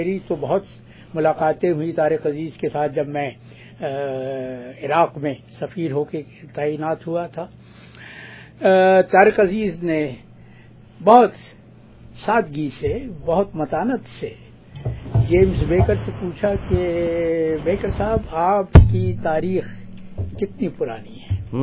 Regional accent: Delhi, India; born there; میں جس شہر میں پیدا ہوا تھا دلی میں

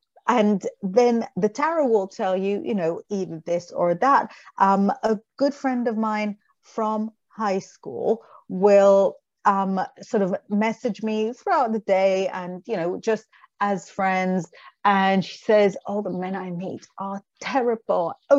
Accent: Israel; English is a second language; moved away as an adult; I was 25. I wasn't even in my own country. I wasn't even speaking my own language. I'm from Israel and I was living in London at the time.

